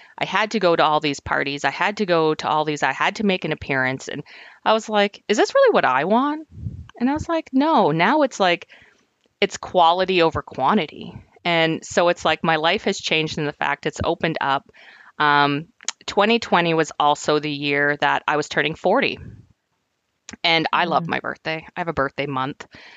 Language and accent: English; New Brunswick, Canada; also born or lived in Ontario; I'm originally from Ontario. That's where I was born. We moved here when I was young. So I consider myself like from New Brunswick